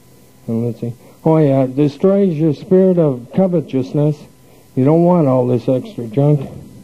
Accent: Cedar, Minnesota, United States; Cedar, Minnesota. That's about 30 miles north of Minneapolis.

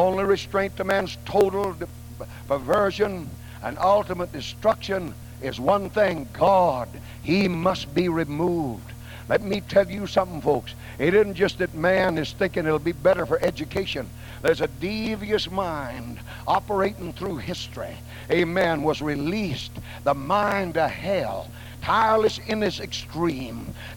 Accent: United States; I'm an American, and I grew up with a knot in my throat.

